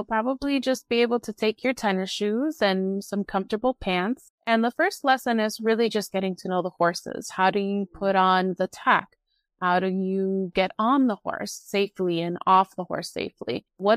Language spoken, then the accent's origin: English; Miami, Florida, United States; You know, growing up in Miami, there wasn't a lot of opportunity for riding.